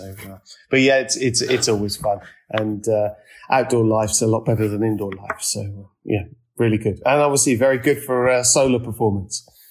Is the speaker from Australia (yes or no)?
no; United Kingdom; as a Brit